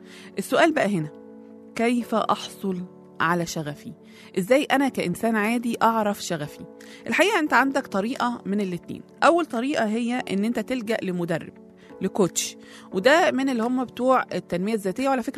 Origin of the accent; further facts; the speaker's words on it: Upper Egypt, Egypt; انا صعيديه فمتحمسه قوي للموضوع ده